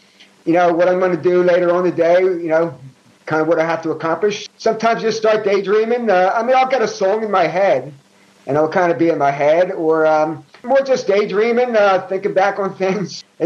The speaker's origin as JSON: {"language": "English", "town": "Philadelphia", "region": "Pennsylvania", "country": "United States", "tie": "born or raised there", "said": "I grew up in North Philadelphia. I grew up in Ollie section of Philadelphia."}